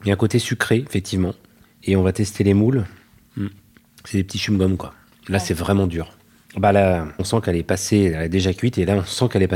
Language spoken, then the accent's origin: French; Brittany, France; Breton, alors, je vais pas vous dire.